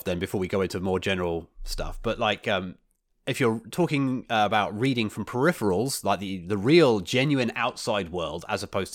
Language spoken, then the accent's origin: English; United Kingdom; Pinging the other side of the Atlantic back to my home country, if I ping bbc.co.uk, it takes 90 milliseconds.